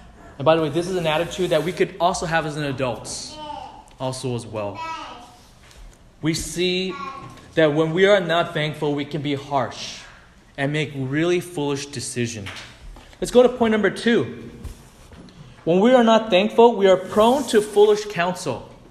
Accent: United States; born there; I'm ABC. I'm American-born Chinese, right? Even as someone, if we're even born poor, whatever else in America

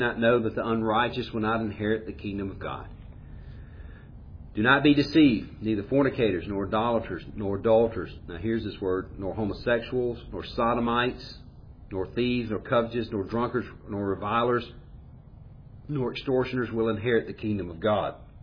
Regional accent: Jackson, Mississippi, United States; growing up in Jackson, Mississippi back in the 70s and 80s

